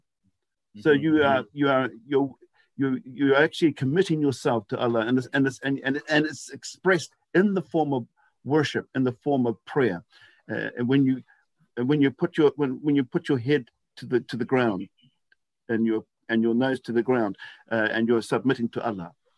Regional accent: New Zealand; So I'm Scottish and Māori, but more Māori because I live here.

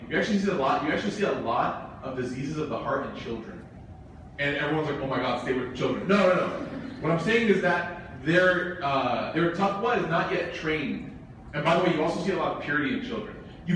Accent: Chicago, Illinois, United States; So, but the point is that I grew up in Chicago, which is like makes me an honorary Hyderabadi.

